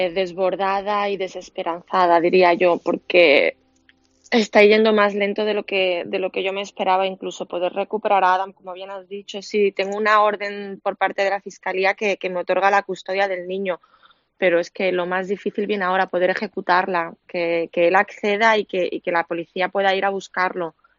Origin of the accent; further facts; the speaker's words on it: Lleida, Catalonia, Spain; moved away as an adult; now in Egypt; yo me casé en Lérida, yo soy de Lérida.